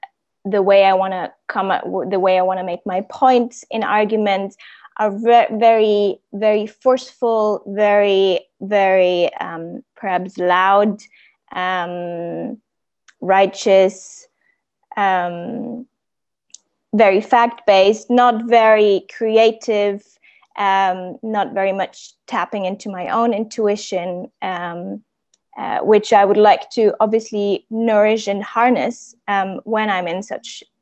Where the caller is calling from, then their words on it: Greece; I'm tuning in from Greece.